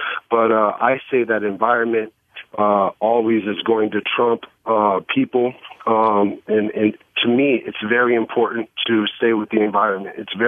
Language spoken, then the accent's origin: English; California, United States; now in Jericho, United States; yeah, I live in Jericho, Vermont, or should I say my family lives there, and I'm from California. I've come to love Vermont, and I plan to live here and raise kids out here.